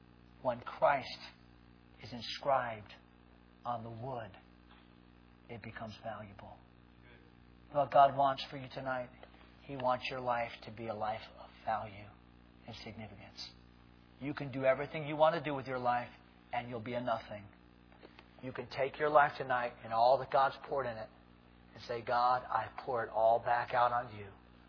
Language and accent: English; East Hartland, Connecticut, United States; East Hartland, Connecticut is my hometown. My mother lives in the house my grandfather built in 1941, the very year my mother was born, 1941. I go back home the back way through Bark Hampstead to a little town called East Hartland.